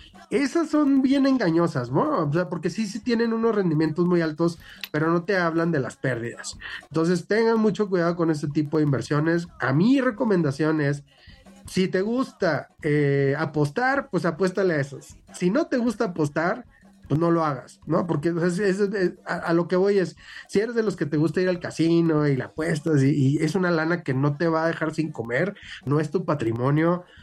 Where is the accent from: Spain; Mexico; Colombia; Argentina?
Mexico; es como la parte más segura que tenemos para invertir como mexicanos